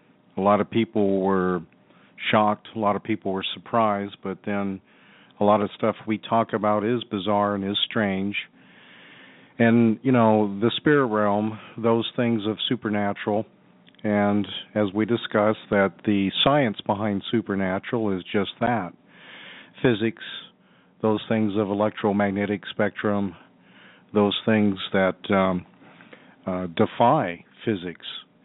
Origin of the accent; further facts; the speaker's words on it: Arizona, United States; I was raised in Arizona. I spent 47 years there